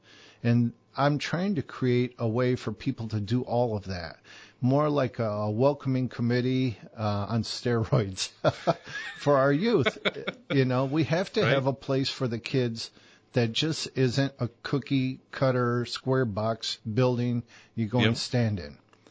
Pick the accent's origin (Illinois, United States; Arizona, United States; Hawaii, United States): Illinois, United States; Chicago; I was born and raised in Chicago, not one of those people that say, yeah, I'm from Chicago, but really they're from the suburbs. No, I'm from Chicago. I'm from the Lakeshore.